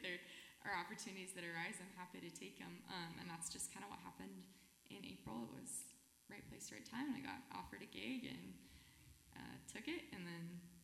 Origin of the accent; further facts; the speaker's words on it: Washington, United States; now in Sandpoint, United States; I grew up in Western Washington, mm-hmm. And then I lived here in Sandpoint for 2.5 years